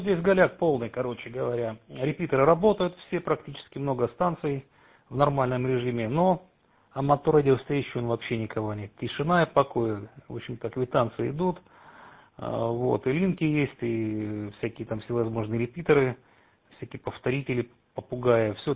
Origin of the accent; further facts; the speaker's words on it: Sochi, Krasnodar Krai, Russia; я сам из Сочи